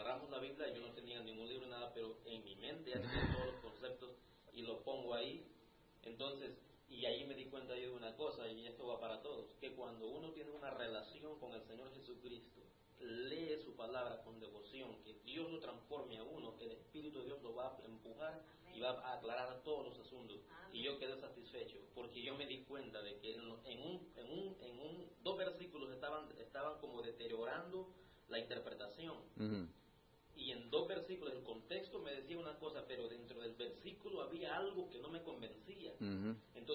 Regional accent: El Salvador; yo soy salvadoreño.

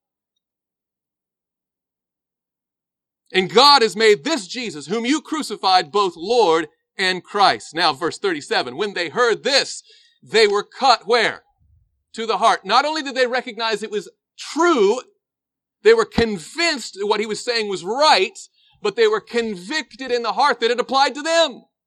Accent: the South, United States; I grew up in the South. We call it holy rolling, right?

